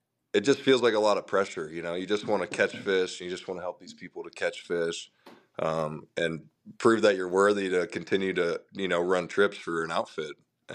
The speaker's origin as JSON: {"language": "English", "region": "Missouri", "country": "United States", "tie": "born or raised there", "said": "I grew up in Missouri. So my background is fishing catfish and bass and panfish. And I did that all summer, every summer as a kid."}